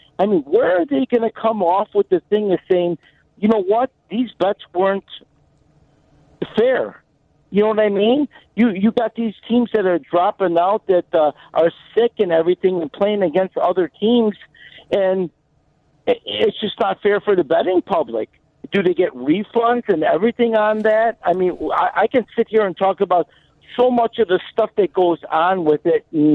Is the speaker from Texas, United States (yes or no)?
no; Chicago, Illinois, United States; Hey, I'm not from Wrigleyville. I'm from the north side.